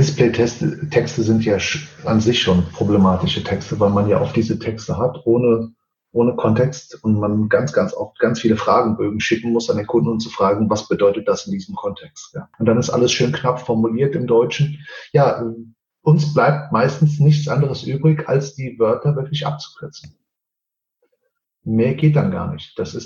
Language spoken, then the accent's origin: German; Portugal; German is a second language; Mir bleibt ja nichts anderes übrig. Ich bin ja Portugiese.